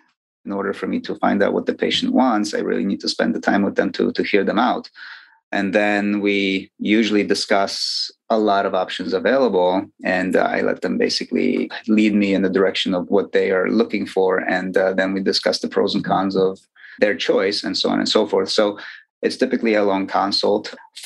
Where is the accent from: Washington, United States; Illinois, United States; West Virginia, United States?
Illinois, United States; Chicago; also born or lived in Poland; I was born in Poland, but I lived in Chicago most of my life, and most of my training is from Chicago.